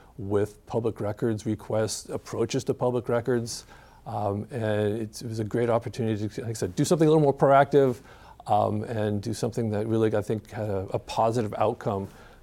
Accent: Seattle, Washington, United States; Well, you know, I grew up here in Northwest. North Seattle is where, you know, I call home originally.

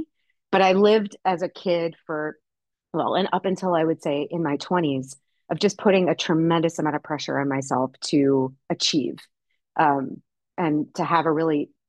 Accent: Tucson, Arizona, United States; I grew up in Tucson, Arizona in the desert. We spent a lot of time weirdly outside, despite how incredibly hot it was.

